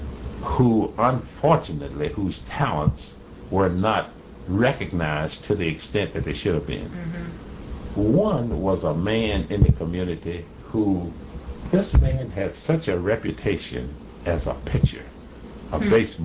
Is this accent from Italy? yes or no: no; Esmond, United States; if I went in almost any direction and told persons there, older people, that I was from Esmond, they would say, "Did you ever know Buster Scott?"